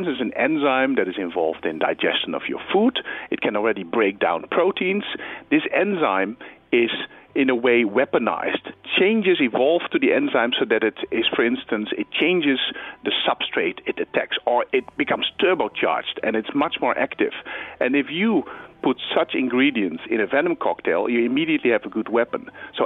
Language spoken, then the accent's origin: English; Netherlands; English is a second language; You can hear my accent. I am a Dutch person, and I come from a country where the number one fear is not dentists or bloods or physical injuries.